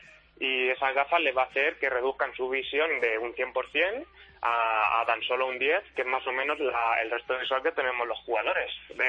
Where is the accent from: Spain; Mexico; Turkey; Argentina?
Spain; Albacete, Castilla-La Mancha; para nosotros como jugadores con discapacidad y que somos de Albacete, y muchos abonados y socios del Albacete Balompié